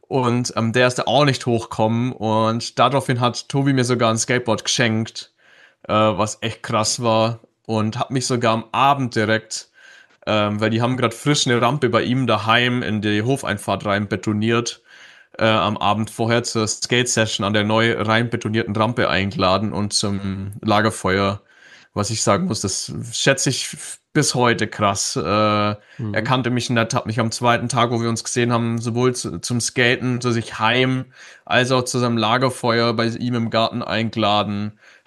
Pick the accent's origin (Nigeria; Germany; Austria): Germany; Bavaria; Also gerade als Bayer, war gar nicht so cool, habe echt viele dumme Kommentare bekommen.